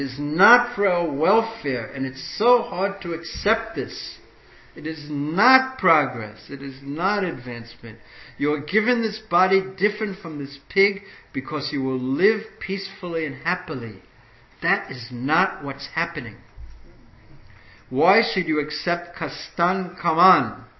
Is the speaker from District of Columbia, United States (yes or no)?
no; New York, United States; even when I was growing up in New York, which is so famous for crime and so many things that are happening, but we never would lock our door at night.